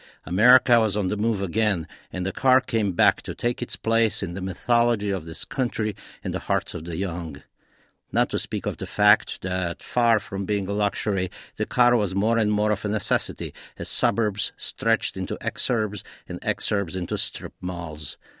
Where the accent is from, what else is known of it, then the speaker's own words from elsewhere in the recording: Romania; also born or lived in Detroit, United States; now in United States; When I came to this country from Romania, I first landed in Detroit. I may have been the only human in Motor City who didn't drive.